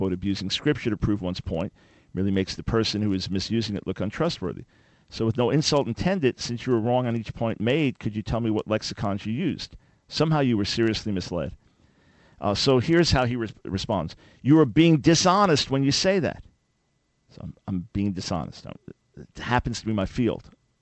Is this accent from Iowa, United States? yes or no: no; New York, United States; I grew up in Nassau County.